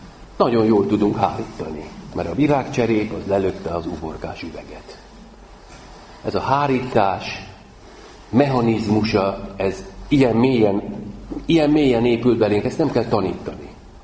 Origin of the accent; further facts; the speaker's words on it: Győr-Moson-Sopron, Hungary; Egy olyan konyhában, falusi helyen, Győr mellett nőttünk fel